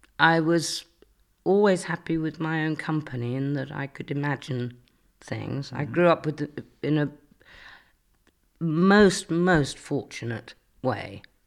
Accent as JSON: {"language": "English", "town": "Wolverhampton", "region": "West Midlands", "country": "United Kingdom", "tie": "born or raised there", "also_born_or_lived": "Shropshire", "said": "I was born in Wolverhampton, in fact, but we moved out to the countryside when I was about 7, I think it was."}